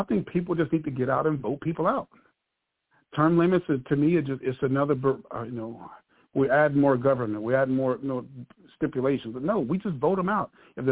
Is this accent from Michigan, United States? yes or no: no; Texas, United States; I think people, as a man of color growing up in Texas, I seen all my family voting Democrat.